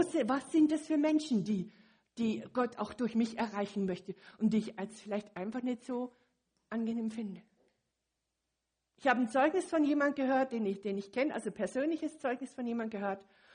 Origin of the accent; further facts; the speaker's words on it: Munich, Bavaria, Germany; wo ich noch als Kind in München aufgewachsen bin